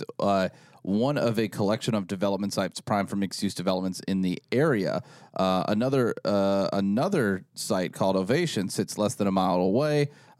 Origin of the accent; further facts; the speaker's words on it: Kentucky, United States; My hometown in Kentucky got an area a little bit smaller than that, but very similar, called a Field of Dreams.